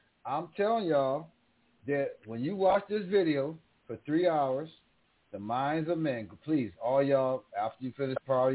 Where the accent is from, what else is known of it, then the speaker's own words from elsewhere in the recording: New York, United States; I'm from New York State. That's a fucking fallacy.